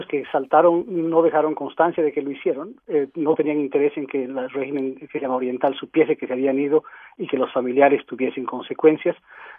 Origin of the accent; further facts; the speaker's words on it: Bolivia; Soy boliviano, de origen alemán.